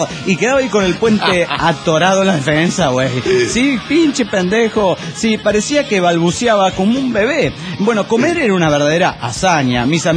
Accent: Guadalajara, Jalisco, Mexico; de Guadalajara, Jalisco, México.

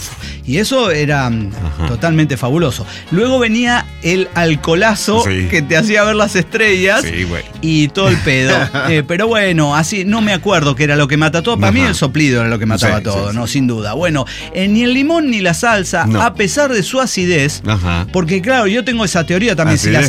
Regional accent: Mexico; si bien como mexicanos al grito de guerra estamos acostumbrados a la comida picante, ya de infantes

